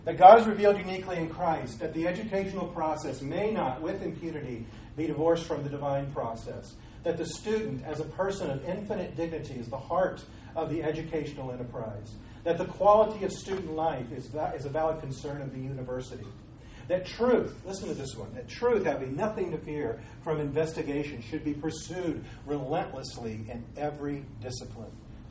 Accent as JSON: {"language": "English", "town": "Bakersfield", "region": "California", "country": "United States", "tie": "born or raised there", "said": "being born and raised in Bakersfield"}